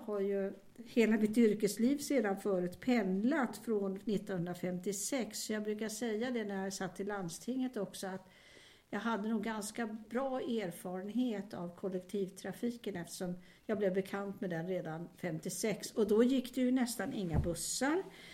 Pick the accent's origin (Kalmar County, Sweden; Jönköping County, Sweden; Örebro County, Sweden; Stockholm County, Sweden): Stockholm County, Sweden; Stockholm; born there; Ja, jag börjar med att jag är född då 1943, så jag är född i Stockholm. Och vi bodde i Stockholms stad på Östermalm faktiskt till jag var 5 år gammal.